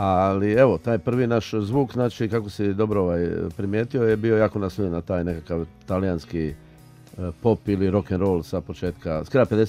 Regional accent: Split, Split-Dalmatia County, Croatia; mi smo Dalmatinci, znači ekipa je bila iz Splita. Mi smo odrasli u okruženju gdje se slušao San Remo, normalno na radio stanicama, moji roditelji su imali sve ploče od Italijana.

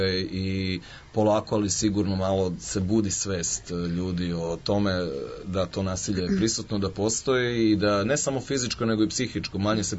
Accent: Split, Split-Dalmatia County, Croatia; now in Serbia; često odlazim u moj rodni Split zadnjih godina, ja sam rođen u Splitu

